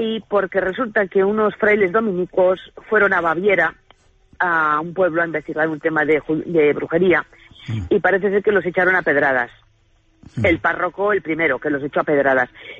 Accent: Vitoria, Basque Country, Spain; yo soy de Vitoria, y en Vitoria, en mi casa entró la tele cuando tenía 15 años.

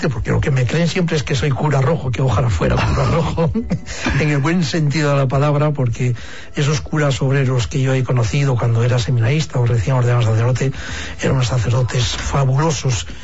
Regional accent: La Rebollada, Asturias, Spain; Un cura mío del pueblo de La Rebollada.

